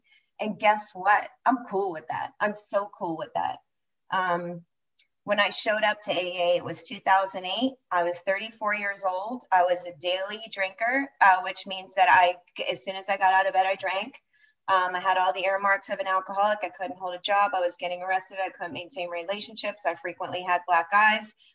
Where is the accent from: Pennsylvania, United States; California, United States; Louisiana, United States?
Pennsylvania, United States; Philadelphia; I grew up in Philadelphia. I'm an East Coast hood rat. And I grew up in a large Irish Catholic family.